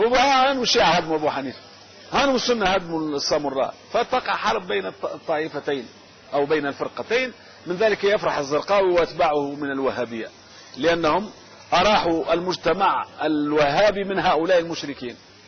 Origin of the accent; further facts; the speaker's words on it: Tunisia; احنا عندنا في تونس المذهب المالكي